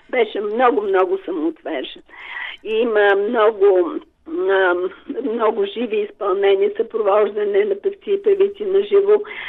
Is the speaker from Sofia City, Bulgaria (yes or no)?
yes; Sofia, Sofia City, Bulgaria; ние живеехме, родени сме в София на улица Милинкамък, аз и брат ми и майка ми в малък апартамент.